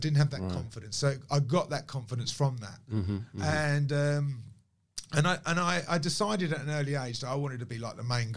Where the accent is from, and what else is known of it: Watford, East of England, United Kingdom; born or raised there